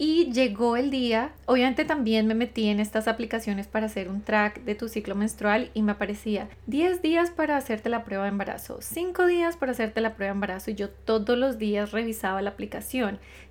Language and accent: Spanish; Colombia; mi esposo es de descendencia judía y yo soy colombiana